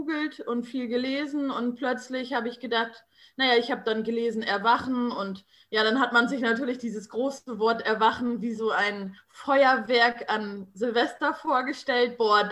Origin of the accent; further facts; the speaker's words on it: Lower Saxony, Germany; Ich komme aus Niedersachsen, aus der schönen Lüneburger Heide.